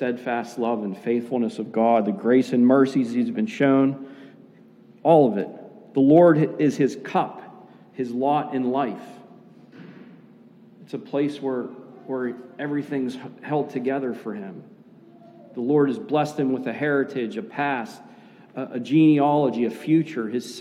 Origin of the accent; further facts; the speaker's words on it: United States; Yeah, I love being an American. I fought in Iraq. I'm a United States Marine.